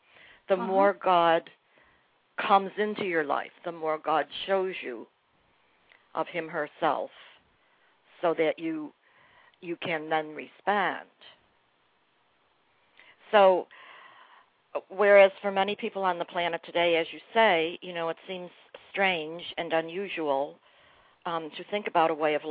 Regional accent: Buffalo, New York, United States; And here in the Northeast, I grew up in Buffalo, New York, here in the Northeast where I lived, Catholicism was very, very strong in major cities.

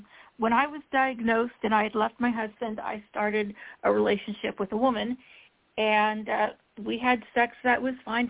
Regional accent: Los Angeles, California, United States; I'm born and raised in Los Angeles.

